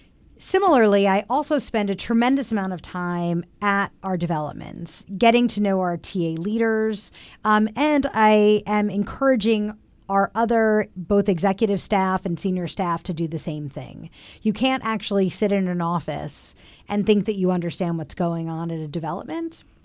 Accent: Brooklyn, New York, United States; now in Staten Island, United States; I grew up in Brooklyn, but I live in Staten Island

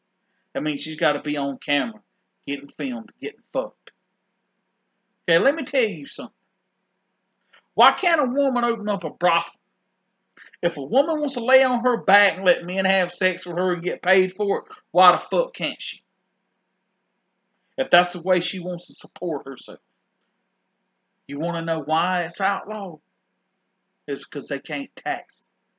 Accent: South Carolina, United States; just because I'm from South Carolina and I'm a redneck and I'm a country boy, that I am educated

